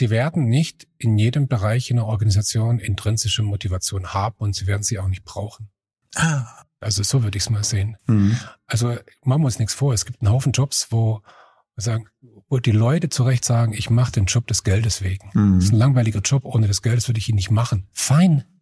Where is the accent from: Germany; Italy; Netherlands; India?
Germany; Baden-Württemberg; da wo ich herkomme, da gibt es die schwäbische Variante